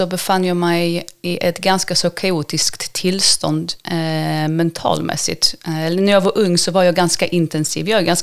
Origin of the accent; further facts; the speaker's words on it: Sweden; also born or lived in Warsaw, Poland; född i Polen, född i Warszawa och uppvuxen i Sverige. Så jag flyttade till Sverige när jag var 8, tillsammans med min familj. Eller vi flyttade faktiskt till Danmark först och sen så flyttade vi till Sverige.